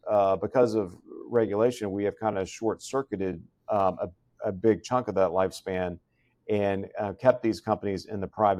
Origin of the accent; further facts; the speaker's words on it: Florida, United States; I grew up in South Florida, Michael.